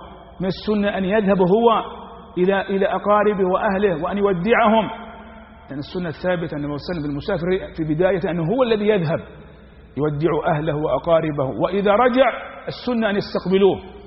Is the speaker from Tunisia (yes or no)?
no; Saudi Arabia; عندنا في المملكة العربية السعودية